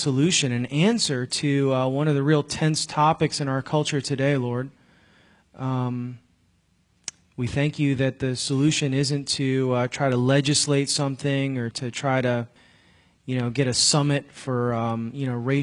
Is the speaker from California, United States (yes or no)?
no; Chicago, Illinois, United States; I was, you know, from an urban background. I grew up in Chicago and, you know, I was kind of hood or whatever.